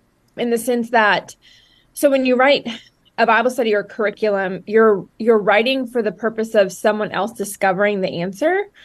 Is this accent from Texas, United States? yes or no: yes; Dallas, Texas, United States; And I grew up in the Dallas area, so Dallas, Texas, and then have lived all over, but I have roots in the South and in the South in America.